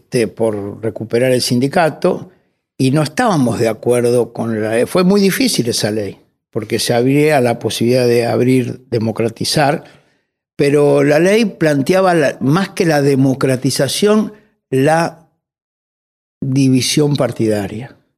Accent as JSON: {"language": "Spanish", "town": "Lanús", "region": "Buenos Aires Province", "country": "Argentina", "said": "Yo soy de Lanús, en ese momento estaba..."}